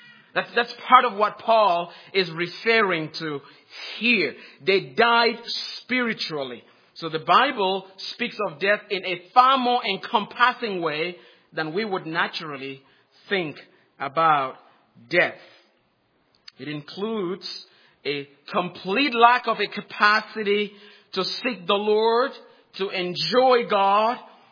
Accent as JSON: {"language": "English", "country": "Cameroon", "said": "I remember listening to the news from my home country, Cameroon, during when 9/11 happened"}